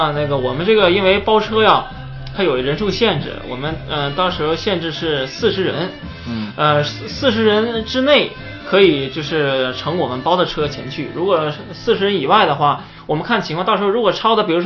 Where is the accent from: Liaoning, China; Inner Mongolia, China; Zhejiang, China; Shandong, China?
Liaoning, China; 我其实我们东北啊，我是东北人啊，然后我们东北我是辽宁的